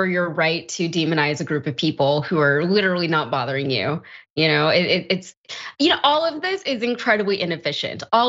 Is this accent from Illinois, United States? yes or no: no; Connecticut, United States; I remember when I was growing up in Connecticut in elementary school, I was considered white because there wasn't an Asian box, right?